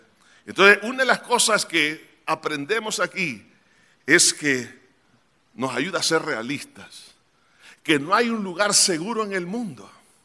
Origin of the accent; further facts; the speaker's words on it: El Salvador; yo sé que como salvadoreños tenemos cierta prepotencia y arrogancia de ser los llaneros solitarios